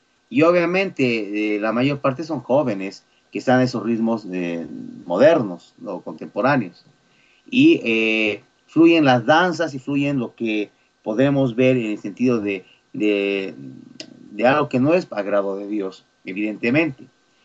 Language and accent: Spanish; Bolivia; en Bolivia, en mi país